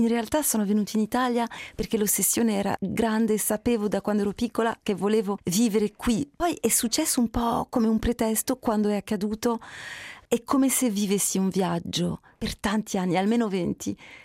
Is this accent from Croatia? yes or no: no; Montreal, Quebec, Canada; first language fr; la mia formazione è proprio a Montreal, la mia città, sono francofona del Canada.